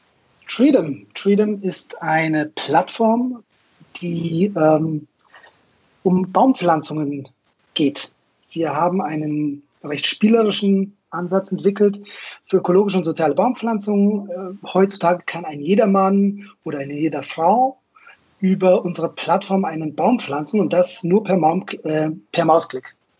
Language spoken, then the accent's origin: German; Munich, Bavaria, Germany; also born or lived in Israel; ich komme aus München, bin in München geboren, habe aber eine doppelte Staatsbürgerschaft und habe auch in beiden Ländern gelebt. Mhm. Zuletzt dann zum Studium und dann auch ein bisschen da gearbeitet. So zwischen Tel Aviv und Jerusalem.